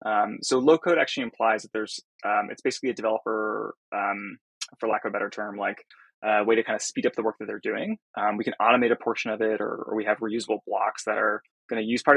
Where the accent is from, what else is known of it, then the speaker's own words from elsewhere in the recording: California, United States; I grew up in Silicon Valley and kind of marinated